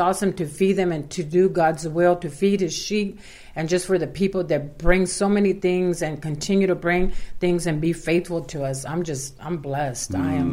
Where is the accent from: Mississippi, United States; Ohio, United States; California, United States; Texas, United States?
California, United States; Fresno; Yes, I grew up here in Fresno.